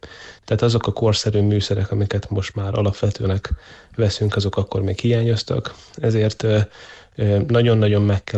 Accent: Szeged, Csongrád-Csanád, Hungary; Igazából én egy tőzsgyökeres szegedi vagyok. Annak idején a tanulmányaimat is Szegeden végeztem.

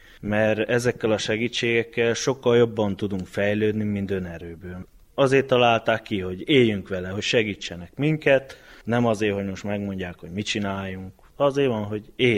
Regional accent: Marosszentkirály, Mureș County, Romania; én Marosszentkirályon nőttem fel, városba jártam, iskolába

